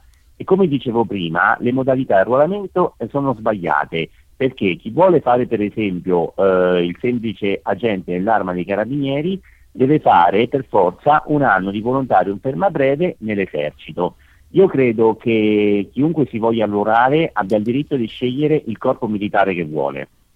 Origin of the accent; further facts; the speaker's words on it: Marche, Italy; Io sono marchigiano, veramente.